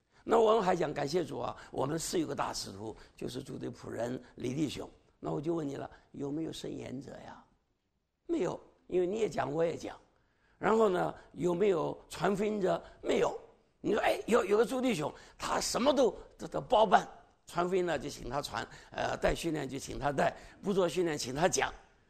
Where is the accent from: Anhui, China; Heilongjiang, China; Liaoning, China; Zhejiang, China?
Zhejiang, China; born there; 那偏偏呢我是生在浙江，所以呢我就有上海脾气。